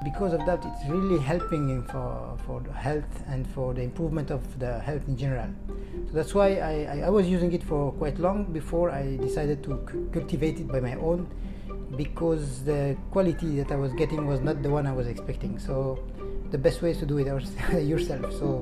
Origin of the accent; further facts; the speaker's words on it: France; moved away as an adult; now in Malaysia; I'm a French expatriate. I live in Malaysia for a few years now, six, seven years. I grew up in France, then I studied there, and I worked in the Middle East.